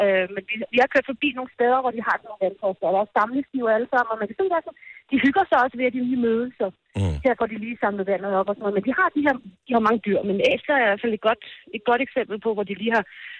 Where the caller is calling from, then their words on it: Bukrum, Ethiopia; Godmorgen, jeg er direkte fra Bukrum.